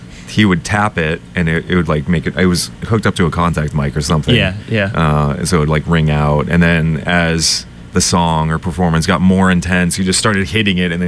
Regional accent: California, United States; I grew up in California, and we didn't really have that type of stuff over there.

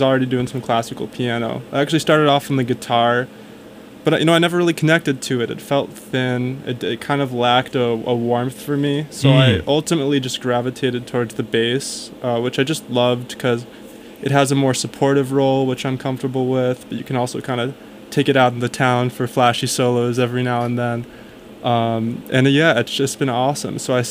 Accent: New Jersey, United States; So I'm from New Jersey. I lived there all my life prior to coming to Tufts.

